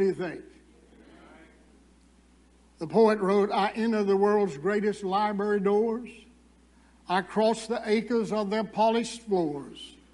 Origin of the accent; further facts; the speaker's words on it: Danville, Virginia, United States; One of his meetings was conducted in a tobacco warehouse in my hometown in Danville, Virginia.